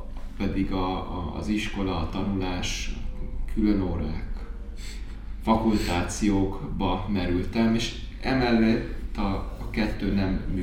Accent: Budapest, Hungary; Budapesten nőttünk fel mind a ketten, Újpesten egészen pontosan

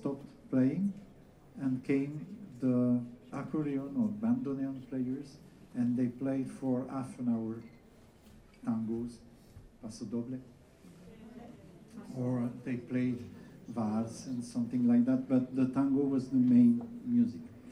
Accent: Provence-Alpes-Côte d'Azur, France; English is a second language; I am from France. And from Provence, from the south of France.

